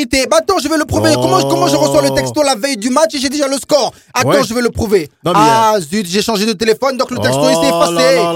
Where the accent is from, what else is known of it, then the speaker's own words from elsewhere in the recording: Marseille, Provence-Alpes-Côte d'Azur, France; je suis Marseillais, tu sais que chez nous c'est un péché